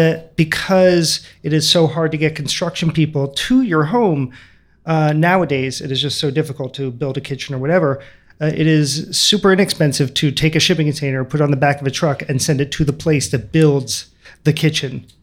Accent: Philadelphia, Pennsylvania, United States; I don't know if it's growing up in Philadelphia, in downtown Philadelphia.

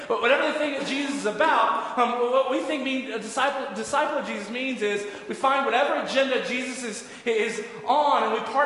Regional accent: the South, United States; I grew up in the South. We had Easter pageants.

